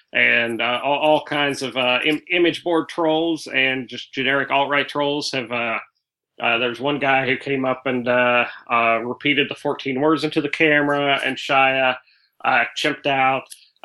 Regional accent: Paoli, United States; here in my hometown of Paoli.

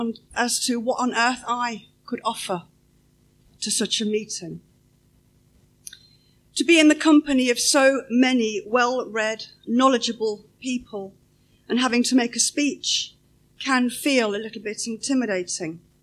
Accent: Leicester, East Midlands, United Kingdom; born there; I was born in Leicester, in England, to an English father and a Danish mother.

